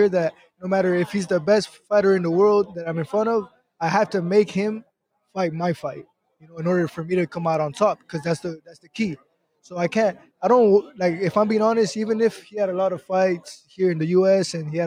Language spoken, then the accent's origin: English; Miami, Florida, United States; my last fight in Miami, I got really emotional because I had all my family. I had it was my hometown